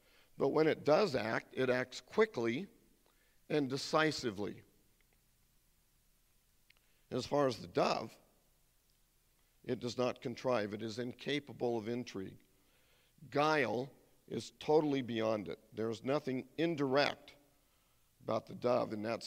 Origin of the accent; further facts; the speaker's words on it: United States; because I'm an American.